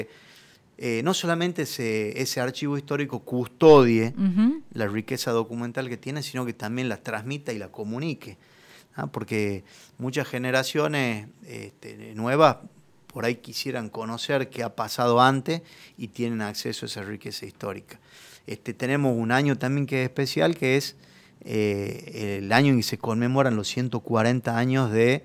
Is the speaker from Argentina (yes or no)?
yes; Tucumán, Argentina; también como tucumanos tenemos que saber mostrar no solamente a nosotros mismos, sino a quienes visitan Tucumán esa riqueza histórica